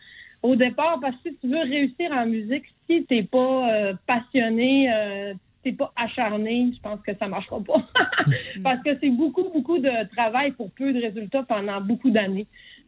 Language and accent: French; Alma, Quebec, Canada; Moi, je viens d'Alma. On est une gang d'Alma.